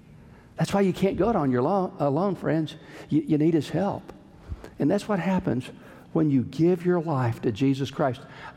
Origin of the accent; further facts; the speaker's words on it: Alabama, United States; I'm from Alabama, I told him, and I just didn't realize you had to have a coat and tie.